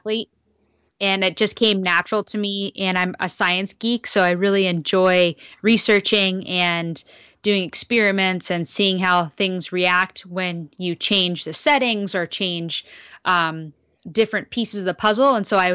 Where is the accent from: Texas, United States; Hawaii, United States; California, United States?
California, United States; Santa Monica; now in Malibu, United States; I grew up in Santa Monica, California. So I now reside in Malibu, but I grew up in Santa Monica and I grew up with an entrepreneurial family.